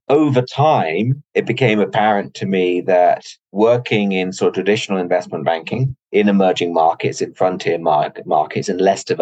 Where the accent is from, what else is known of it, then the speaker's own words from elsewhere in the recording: East of England, United Kingdom; also born or lived in London; I grew up in England. I was born in London. I spent a lot of my childhood in Cambridgeshire, which is a suburban slash sort of rural area about an hour north of London.